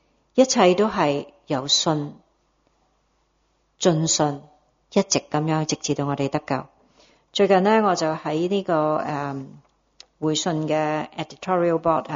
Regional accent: Hong Kong; born there; 但我们生在香港有什么迫害啊？

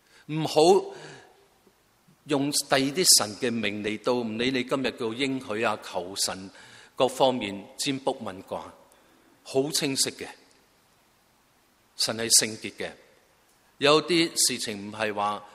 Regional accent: China; 啊特别我是中国人

